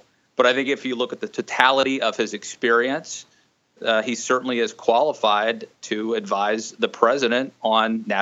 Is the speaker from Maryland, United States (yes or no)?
yes; Maryland, United States; On the other hand, I'm from Western Maryland.